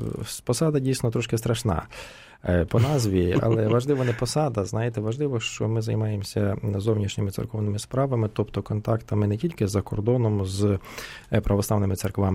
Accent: Rivne Oblast, Ukraine; Я сам родом з Західної України, з Рівненської області

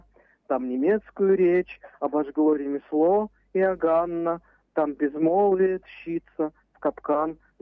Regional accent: Kyiv, Ukraine; я з Києва.

